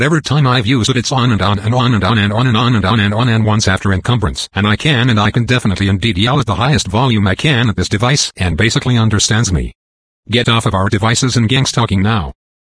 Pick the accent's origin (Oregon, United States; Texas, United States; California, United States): California, United States; San Bernardino; that's my mom's friend neighbor here at this house that I grew up in San Bernardino.